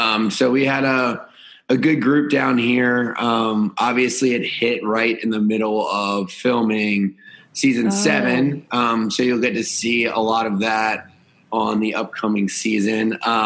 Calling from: Charleston, South Carolina, United States; I'm in Charleston, South Carolina.

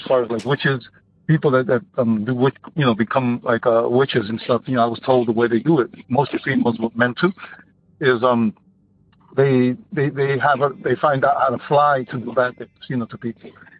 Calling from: Brooklyn, New York, United States; I'm calling from Brooklyn, New York.

